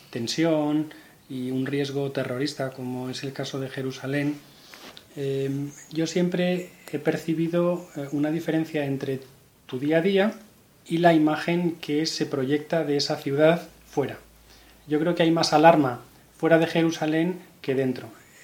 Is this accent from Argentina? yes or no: no; Madrid, Community of Madrid, Spain; yo soy de Madrid y me considero muy madrileño